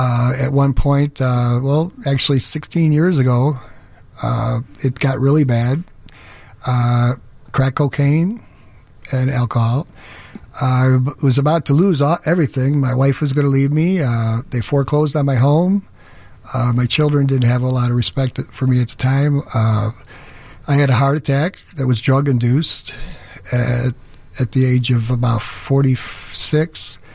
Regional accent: Chicago, Illinois, United States; now in Frankfort, United States; Originally from Chicago, South Side.

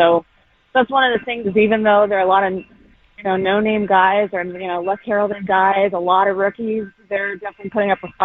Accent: Miami, Florida, United States; as someone born and raised in Miami, it's, you know, a question that comes up, sadly.

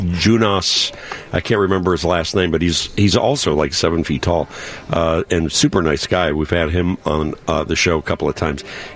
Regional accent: Chicago, Illinois, United States; Talking about growing up in Chicago, talking about coming here to WGN when I was 10 years old as a little boy to go to the Bozo show

